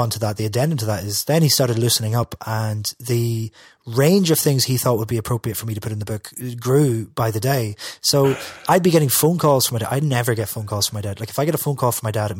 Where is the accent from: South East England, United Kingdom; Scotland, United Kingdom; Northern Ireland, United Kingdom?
Northern Ireland, United Kingdom; Derry; It's like, how would that go? What do I write? I'm from Derry.